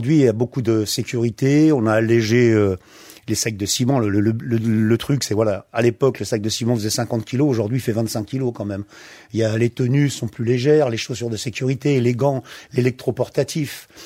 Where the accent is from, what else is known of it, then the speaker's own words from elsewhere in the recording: Paris, Île-de-France, France; born there; also born or lived in Italy; Je suis originaire d'Assise, mes parents. Je suis né à Paris, j'ai été à l'école française, je suis reparti en Italie, étudier prima media, seconda media. Je suis ensuite revenu en France, à l'école, au lycée italien à Paris.